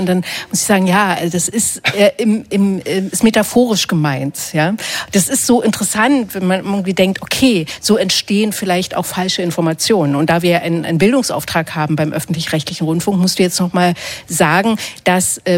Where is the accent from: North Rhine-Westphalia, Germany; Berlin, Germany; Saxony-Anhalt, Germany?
Berlin, Germany; Friedrichshagen; born there; ich bin in Friedrichshagen übrigens auch geboren, ja.